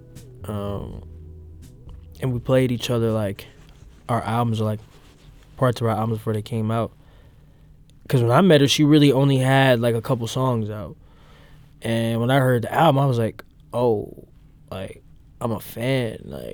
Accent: Missouri, United States; I grew up in South City. I grew up not too far from where their store was located.

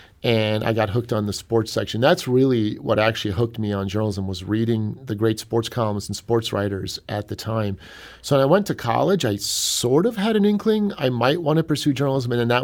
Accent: Cleveland, Ohio, United States; now in St. Louis, United States; I'm from Cleveland originally. St. Louis and Cleveland, very, very similar communities, very similar atmospheres and vibes.

